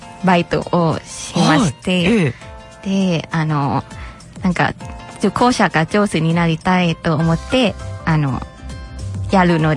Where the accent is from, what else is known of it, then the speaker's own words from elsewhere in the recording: Bangkok, Thailand; Japanese is a second language; moved away as an adult; タイのバンコクから来ました。